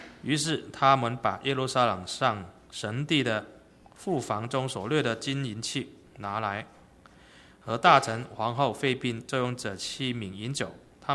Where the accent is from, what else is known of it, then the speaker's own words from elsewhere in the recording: Guangdong, China; accent: Cantonese; 我们广东话叫落都一样啊